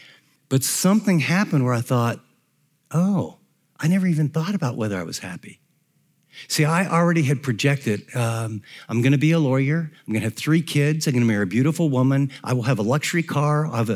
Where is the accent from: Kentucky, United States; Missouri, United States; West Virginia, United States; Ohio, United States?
Ohio, United States; Columbus; I grew up in the Columbus area